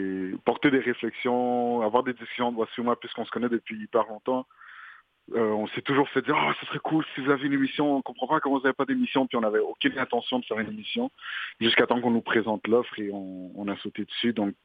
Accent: Montreal, Quebec, Canada; Bah, j'ai grandi dans l'Est de Montréal, j'ai fait la plupart des arrondissements, mais j'ai passé la plupart de mon temps à Montréal-Nord sans jamais réellement y habiter.

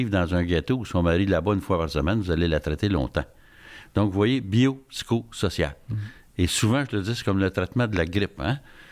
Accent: Canada; J'étais le premier psychiatre canadien à revenir avec ça.

